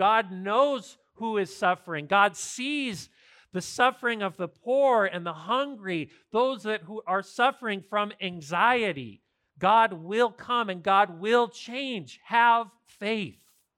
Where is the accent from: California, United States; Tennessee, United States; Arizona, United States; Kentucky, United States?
Arizona, United States; it reminded me of the family that I grew up with in Arizona.